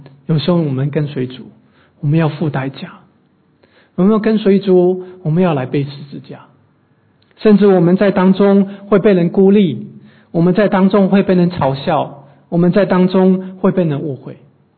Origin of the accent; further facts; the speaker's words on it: China; 因为我们中国人很喜欢吃火锅